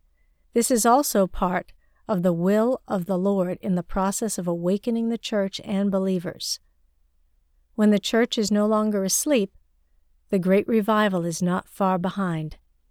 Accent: China; now in United States; I was born and raised in China, and am now a citizen of the United States.

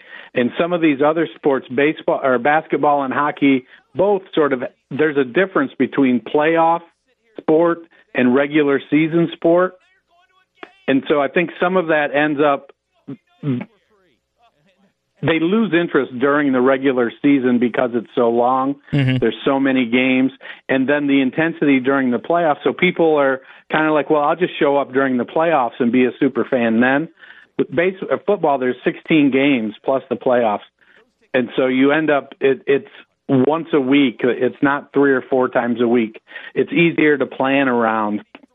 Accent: Michigan, United States; now in Ohio, United States; So I grew up I grew up in Michigan. I'm a Detroit Lions, Detroit Tigers fan. I adopted the Browns when I moved to Ohio, so I know losing.

